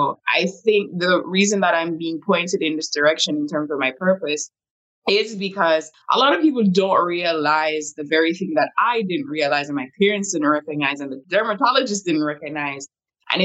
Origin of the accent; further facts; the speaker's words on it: Jamaica; living in Jamaica, because I'm originally from Jamaica, I didn't even know what anxiety was.